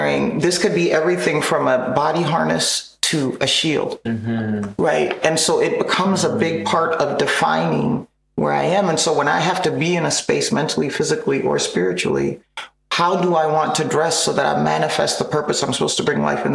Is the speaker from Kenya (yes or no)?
yes; Kenya; I was born in Kenya. And I share that because I grew up in an environment and in a space where what I looked like was not a barrier to what I could be.